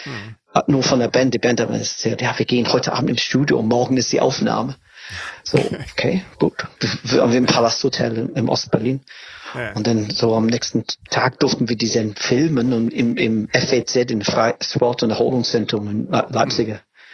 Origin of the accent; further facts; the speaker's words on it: England, United Kingdom; German is a second language; nein, ich komme aus England.